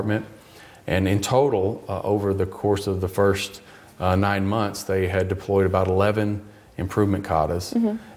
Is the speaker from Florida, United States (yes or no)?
no; Arkansas, United States; Company in my home state of Arkansas in the United States.